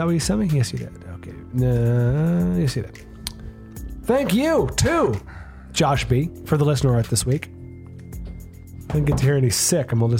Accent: San Carlos, California, United States; you want to see my hometown, you see my San Carlos.

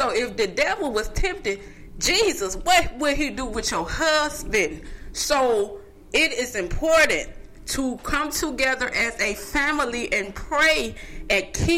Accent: Columbus, Mississippi, United States; I am from Columbus, Mississippi. That's my hometown. I went to New Hope School.

